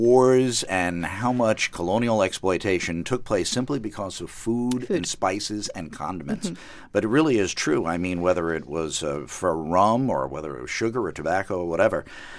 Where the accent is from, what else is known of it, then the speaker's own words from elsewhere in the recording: United States; first language English; As an American, I have the opportunity to read many first-hand documents from our revolution, and I have the advantage of being able to read them in my own native language of English.